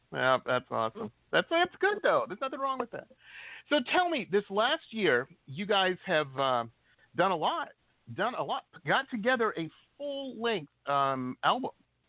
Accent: Detroit, Michigan, United States; I grew up in Detroit, and they have seasons.

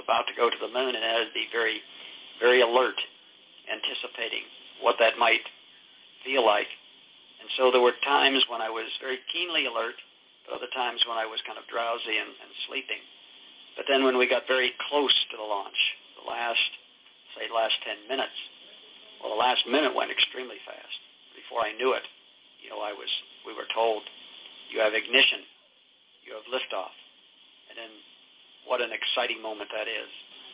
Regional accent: Pittsburgh, Pennsylvania, United States; Because when I was a little boy growing up in Pittsburgh, the moon had a fascination for me that I can't completely understand.

